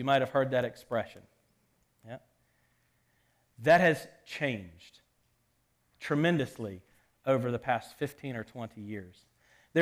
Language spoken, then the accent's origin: English; United States; now in Canada; I'm not from Canada, I'm from the U.S.